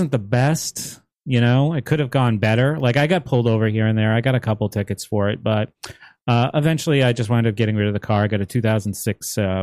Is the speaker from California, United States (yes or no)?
no; New Jersey, United States; I'm from New Jersey.